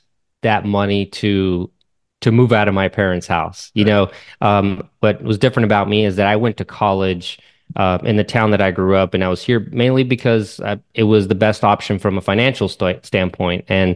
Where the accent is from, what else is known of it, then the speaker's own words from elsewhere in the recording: San Angelo, Texas, United States; also born or lived in Piedras Negras, Mexico; I was born in Piedras Negras, Coahuila, just south of the border. When we were very young, we moved to West. I was about 4 years old when we moved to West Texas. Mm-hmm. And so then I grew up in San Angelo, Texas